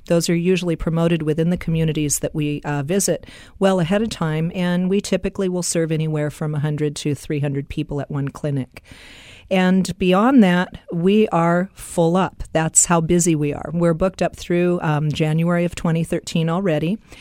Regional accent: California, United States; I'm a mom, born and raised in California. I've lived in different parts of the world

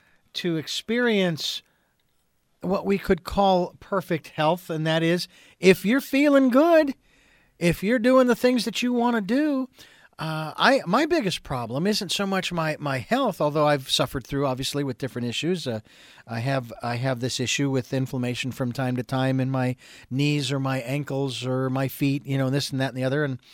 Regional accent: Phoenix, Arizona, United States; now in Santa Barbara, United States; I mean, I'm from Phoenix. You'd think I would be able to tolerate anything under 100. I don't like anything over 80. I'm sorry. I've lived in Santa Barbara too long.

